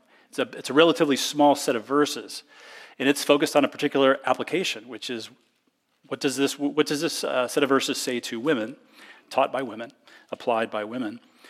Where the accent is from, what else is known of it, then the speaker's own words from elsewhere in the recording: Midwest, United States; also born or lived in South; Another thing Anne could have mentioned about me, and which is also true of her, is that I am a Midwesterner.